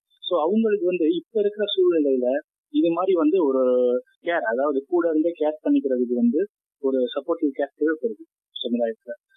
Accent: Kamuthi, Tamil Nadu, India; எங்களோட சொந்த ஊர் வந்து ராமநாதபுரம் பக்கத்துல உள்ள கமுதி. அதனால வந்து உங்களுக்கே தெரியும், ராமநாதபுரம் மாவட்டம் வந்து ரொம்ப பின்தங்கிய மாவட்டம் தான்.

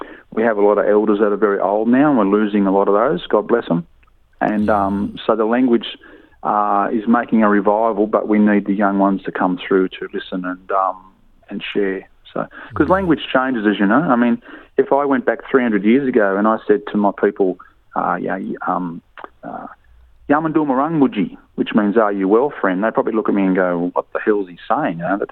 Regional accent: Australia; I'm obviously Radri. I'm very proud of that. And I'm also Australian.

